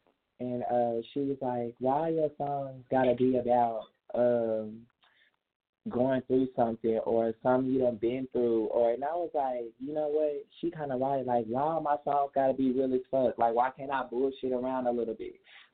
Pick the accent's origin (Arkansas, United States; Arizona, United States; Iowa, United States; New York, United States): Arkansas, United States; Like, I'm a South girl. I'm from the South.